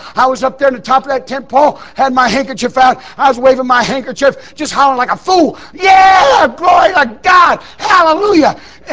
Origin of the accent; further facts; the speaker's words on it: Detroit, Michigan, United States; I didn't know what a camp meeting was. I was from Detroit, Michigan.